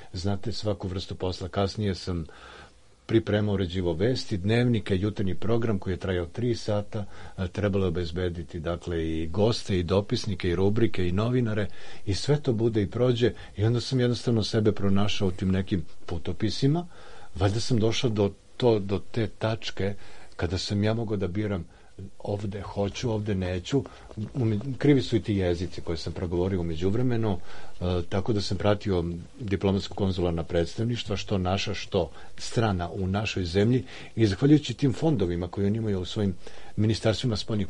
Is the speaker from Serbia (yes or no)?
yes; Užice, Zlatibor District, Serbia; deo grada u Užicu, iz kojeg sam ja